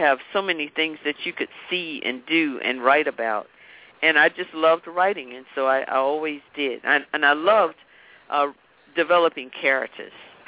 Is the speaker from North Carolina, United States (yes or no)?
yes; Raleigh, North Carolina, United States; I was brought up in Raleigh, North Carolina, which is the capital of North Carolina